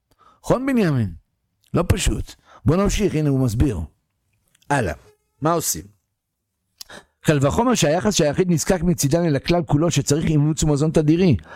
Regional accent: Ra'anana, Central District, Israel; אני בא מרעננה

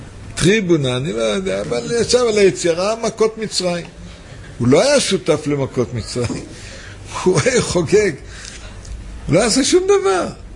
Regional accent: Central District, Israel; אני ממושב ליד לוד

